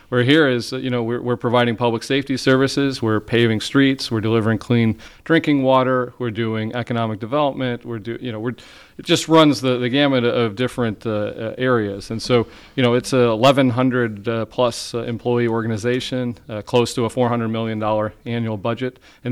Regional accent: South Bend, Indiana, United States; I did move away for 10 years, but I was born and raised in South Bend.

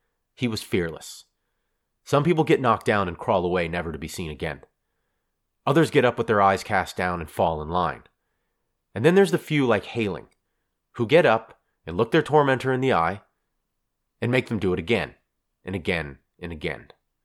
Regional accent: Dayton, Ohio, United States; Many in my hometown of Dayton, Ohio, at Wright-Patterson Air Force Base.

